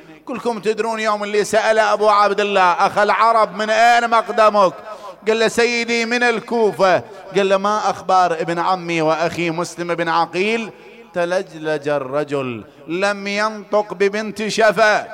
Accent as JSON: {"language": "Arabic", "country": "Iraq", "said": "بلادنا العراق وجميع بلاد المسلمين"}